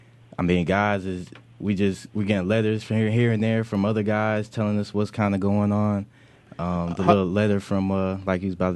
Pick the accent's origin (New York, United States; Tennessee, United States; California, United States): Tennessee, United States; I'm from Tennessee.